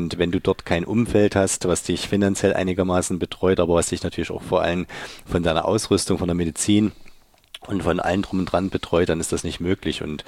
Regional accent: Leipzig, Saxony, Germany; Wir kommen beide von Dynamo Leipzig, und ich komme aus Dölitz und er aus Marienbrunn.

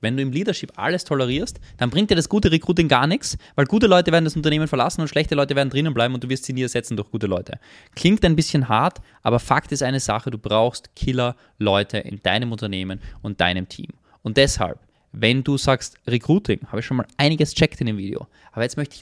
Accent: Graz, Styria, Austria; in Graz sitze, wo ich herkomme, ja, da leben 260.000 Menschen.

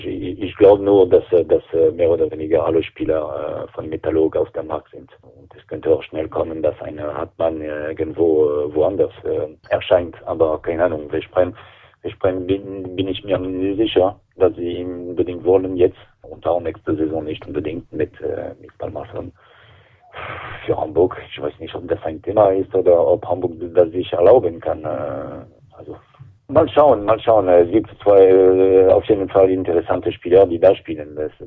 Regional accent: France; German is a second language; als Franzose muss ich sagen, dass wir mit dem Sieg von Paris mit einem Tor in Brest in Weißrussland sehr zufrieden sind.

